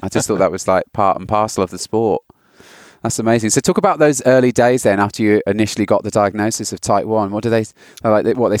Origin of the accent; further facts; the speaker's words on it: United Kingdom; I'm British and lacrosse is a game they play in posh schools for girls.